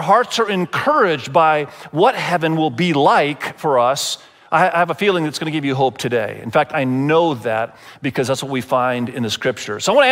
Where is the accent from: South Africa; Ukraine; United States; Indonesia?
Indonesia; moved away; I lived in Indonesia. Many of you know I was grown up, I was raised in Indonesia